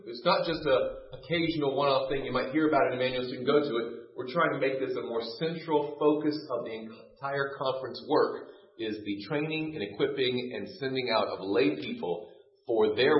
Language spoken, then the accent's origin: English; Tennessee, United States; I grew up in Tennessee, blah, blah, blah.